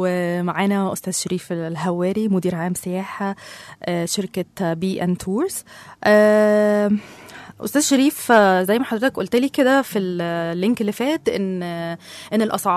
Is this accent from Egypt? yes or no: yes; Egypt; أنت شايف الترويج عندنا في مصر كويس ولا واقع ولا؟